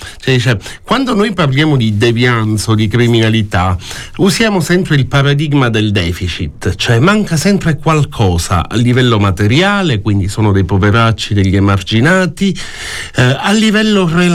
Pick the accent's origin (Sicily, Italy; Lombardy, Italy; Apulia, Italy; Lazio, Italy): Sicily, Italy; Palermo; il giornale della mia città natale, il giornale di Sicilia